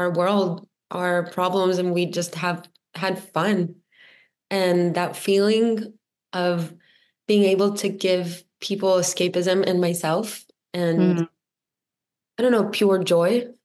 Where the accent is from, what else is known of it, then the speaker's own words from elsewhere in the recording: Tel Aviv, Tel Aviv District, Israel; I grew up in Tel Aviv. I'm a city girl.